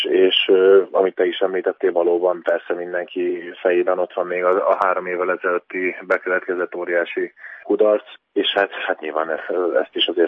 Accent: Szeged, Csongrád-Csanád, Hungary; also born or lived in Székesfehérvár; egy éves koromban költöztünk le Székesfehérváról Szegedre, tehát gyakorlatilag 82 óta ismerem azt a sportcsarnokot

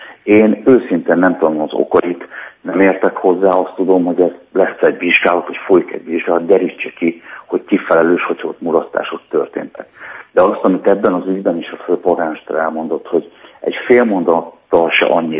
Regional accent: Budapest, Hungary; mi szeretnénk ezért a fővárosért együtt dolgozni vele, hiszen nagyon szeretjük, itt születtünk, itt élünk

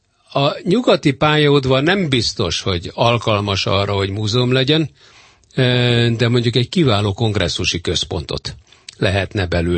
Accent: Budapest, Hungary; Én a Városliget mellett születtem, ott voltam gyerek, ott nőttem fel, ott udvaroltam, és mind a mai napig ugyanabban a lakásban élek, és ugyanott vagyok.

